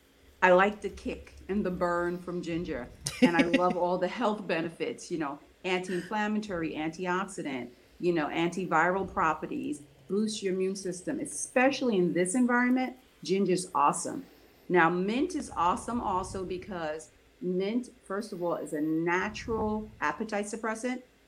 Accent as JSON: {"language": "English", "country": "Jamaica", "said": "\"Well, I'm from Jamaica. I love tea. My grandfather lived to be 107, drinking tea."}